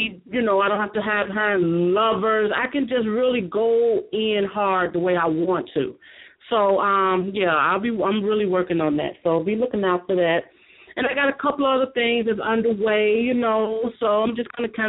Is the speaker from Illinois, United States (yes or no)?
yes; Chicago, Illinois, United States; since I am from Chi-Town.